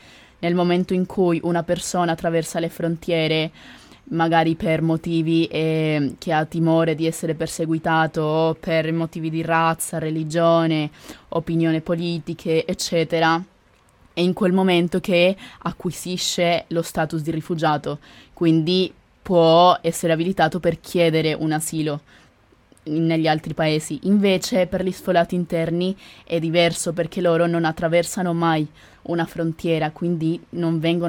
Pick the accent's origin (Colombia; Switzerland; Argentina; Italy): Colombia; transito, perché non è mai stato un paese ambito per i migranti, anche per la stessa precarietà che c'è nel mio paese.